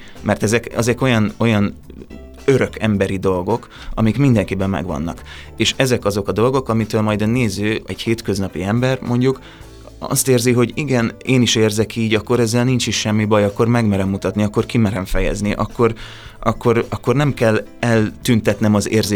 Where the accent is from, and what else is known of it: Szeged, Csongrád-Csanád, Hungary; born or raised there